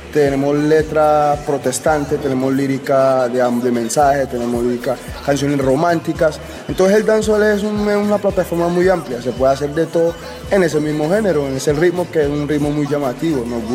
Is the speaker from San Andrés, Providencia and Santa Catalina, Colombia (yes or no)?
yes; San Andrés, San Andrés, Providencia and Santa Catalina, Colombia; Acá en San Andrés también hacemos dancehall. Nosotros también somos caribeños, entonces acogimos ese ritmo.